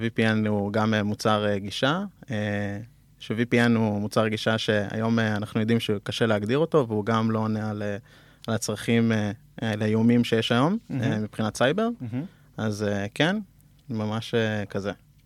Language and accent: Hebrew; Beit Gamliel, Central District, Israel; now in Tel Aviv, Israel; בן 30, במקור אני ממושב בית גמליאל, ליד רחובות, ובשנים האחרונות אני מתגורר בתל אביב.